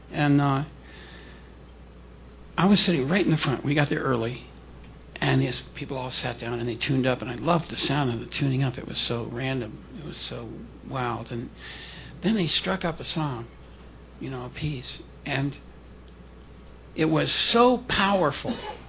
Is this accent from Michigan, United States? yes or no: no; California, United States; I'm a California kid off the beach